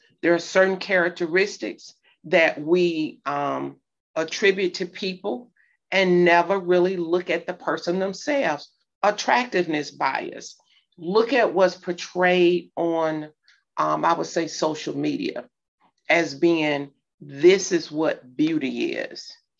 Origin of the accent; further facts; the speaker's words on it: Alabama, United States; accent: Southern drawl; Most of the time people can hear my Southern drawl. I was born and raised in Alabama. I'll be 60 in a few years. It has never gone away.